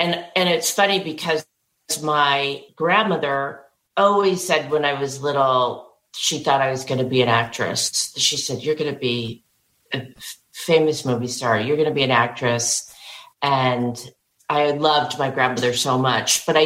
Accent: Manhattan, New York, United States; But I grew up in Manhattan and we went to the country on the weekends and my parents are quite erudite and we used to read.

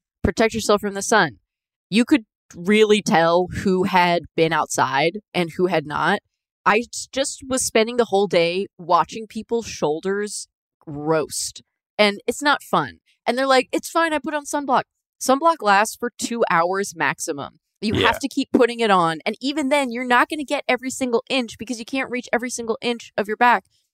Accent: California, United States; I grew up in Northern California.

